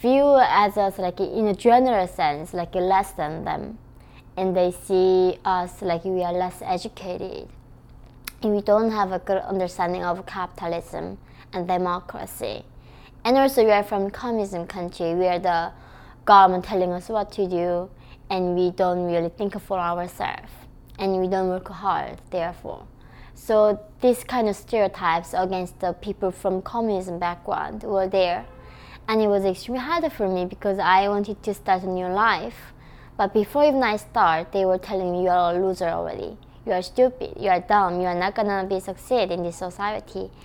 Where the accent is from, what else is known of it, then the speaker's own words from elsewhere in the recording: North Korea; born there; English is a second language; I was born in North Korea. I have nothing done wrong in the world. My crime was just being born in North Korea.